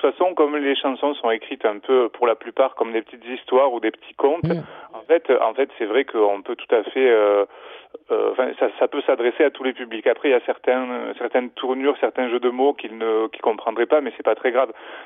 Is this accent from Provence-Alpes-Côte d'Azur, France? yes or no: yes; Arvieux, Provence-Alpes-Côte d'Azur, France; Je suis d'un petit village qui s'appelle Arvieux.